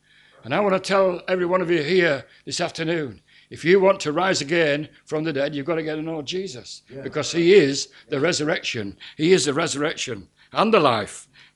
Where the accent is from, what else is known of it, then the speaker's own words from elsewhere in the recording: Wyresdale, North West England, United Kingdom; And we was brought up in Wyresdale, just the other side of the Trough of Borland. So the ground is very familiar to us.